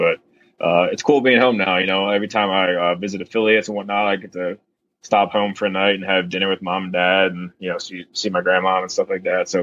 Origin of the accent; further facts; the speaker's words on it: Elkins Park, Pennsylvania, United States; So first of all, I'm from Elkins Park, PA, a small city right outside of Philadelphia.